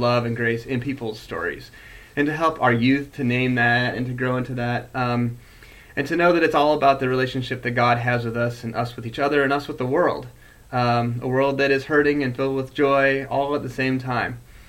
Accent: Illinois, United States; also born or lived in Tucson; I was born in Tucson, Arizona, and do not remember living there as it was about a year and a half of my life. And then I lived in Illinois in the country doing cows and insects

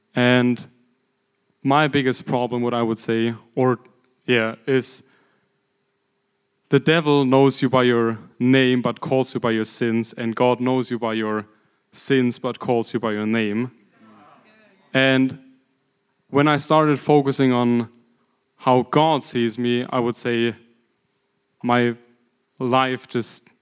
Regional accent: Germany; English is a second language; moved away as an adult; I'm from Germany, so I just came here 7 months ago.

